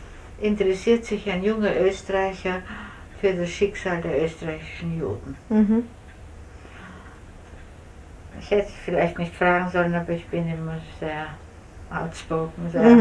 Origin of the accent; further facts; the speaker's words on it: Prague, Czechia; Ich komme nämlich aus Prag und nicht aus Wien.